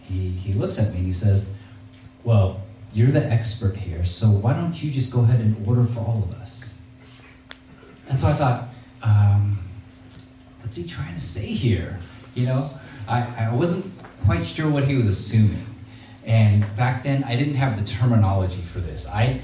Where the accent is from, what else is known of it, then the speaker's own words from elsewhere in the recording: San Diego, California, United States; growing up in San Diego during the 80s, a lot of people were surprised that I experienced a lot of racism because they're like, well, that's San Diego, it's such a diverse place.